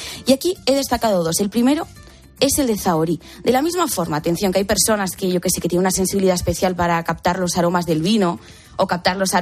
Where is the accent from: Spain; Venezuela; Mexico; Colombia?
Spain; Aragon; a mí como aragonesa me sorprende, porque allí tenemos vaquillas, pero no se comen las vaquillas. Y aquí en Almedinilla lo hacen.